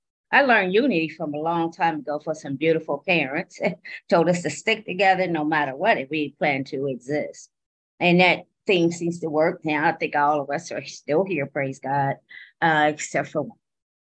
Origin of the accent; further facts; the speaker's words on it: Ohio, United States; I'm from Ohio